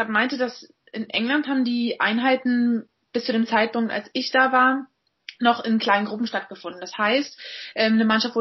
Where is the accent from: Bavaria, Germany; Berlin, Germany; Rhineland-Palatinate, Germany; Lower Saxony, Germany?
Berlin, Germany; bin jetzt mal wieder in meiner Heimatstadt zu Hause in Berlin und genieße das Leben hier in Berlin.